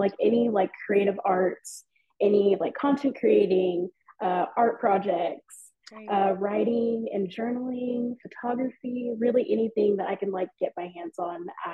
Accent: Dallas, Texas, United States; I am from the North Dallas area, so Texas, the great state of Texas.

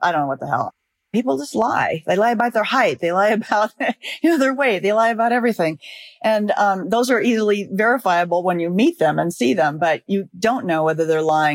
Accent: Los Angeles, California, United States; and I'm from Los Angeles, so I'm really, really skeptical of everybody.

